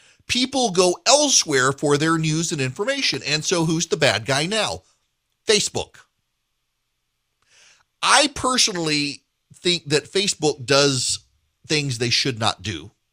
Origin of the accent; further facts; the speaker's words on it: Dubai, United Arab Emirates; now in United States; Sometime when I was living in Dubai, growing up in Dubai in the 80s